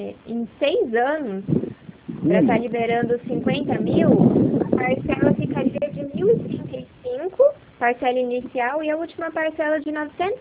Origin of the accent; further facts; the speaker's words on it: Toledo, Paraná, Brazil; Eu sou aqui de Toledo, Paraná